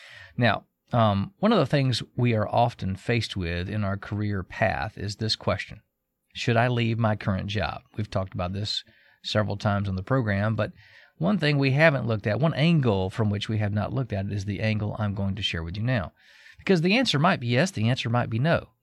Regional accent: Georgia, United States; I grew up in Georgia, and all of my family lives in Georgia, so making the move from the upstate of South Carolina down to Atlanta would have taken us a whole lot closer to our family.

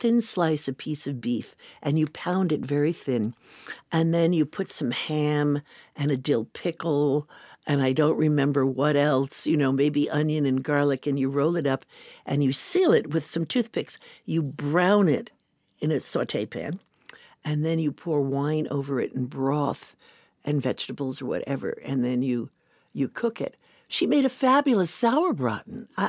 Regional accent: Paramus, New Jersey, United States; I grew up about 15 miles outside of New York City, in what was then a new suburb, Paramus, New Jersey.

